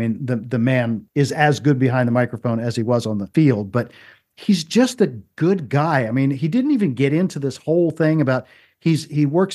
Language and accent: English; East Coast, United States; But you know, I grew up on the East Coast.